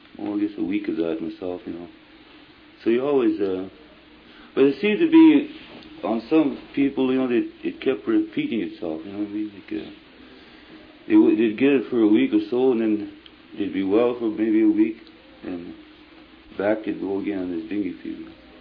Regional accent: Portage la Prairie, Manitoba, Canada; also born or lived in Ely; I was born in Ely, Manitoba.

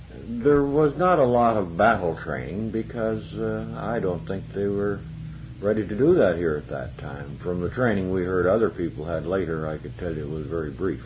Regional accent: Carmen, Manitoba, Canada; I was born in Carmen, Manitoba, and lived there, took all my schooling there, and lived there until I signed up on September the 14th, 1939, with the Winnipeg Grenadier Regiment.

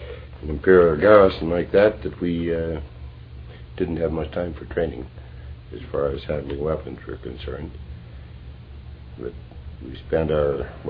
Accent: Portage la Prairie, Manitoba, Canada; Poise of Prairie. I was born here in Poise of Prairie in 1913. Made this my home all my life, except for several years away in the Army.

